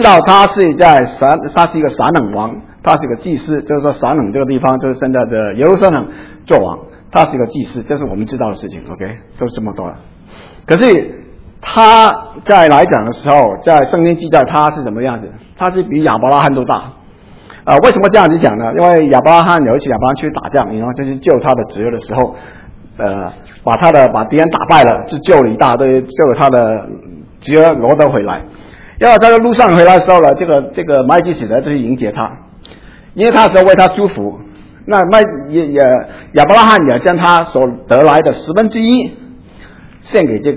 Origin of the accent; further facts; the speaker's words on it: China; 好像这个听起来好像是我们中国人的这个